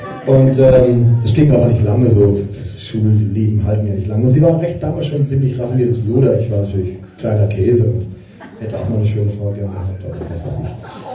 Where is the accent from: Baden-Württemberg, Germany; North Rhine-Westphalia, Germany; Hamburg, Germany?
Hamburg, Germany; Ich bin in Hamburg aufgewachsen. Deswegen kann ich auch halbwegs Deutsch. Bin aber aus Baden